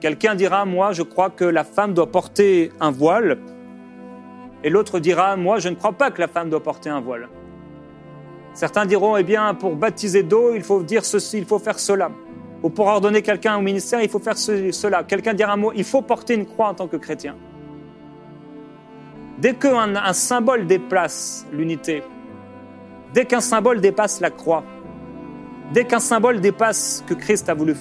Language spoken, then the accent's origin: French; Brittany, France; Je suis et je viens de la Bretagne et les Bretons sont têtus.